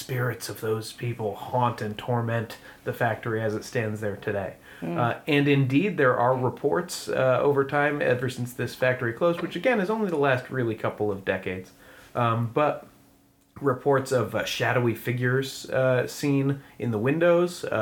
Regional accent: Stratford, Connecticut, United States; So then our friends, the Ghost Adventurers, they head to Stratford, my hometown, to talk to John Zaffis.

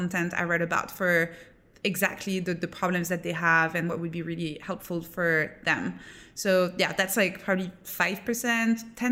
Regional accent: France; Yes. Yeah. I grew up in France.

